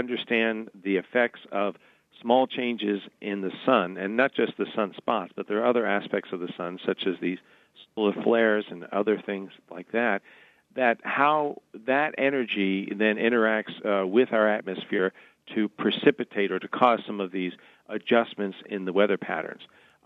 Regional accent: New York City, New York, United States; I didn't grow up in Pittsburgh. I grew up in New York City

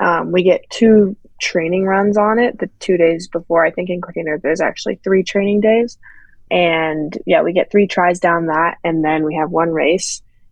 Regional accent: Strawberry, California, United States; So yeah, that's where I'm from. I grew up in Strawberry

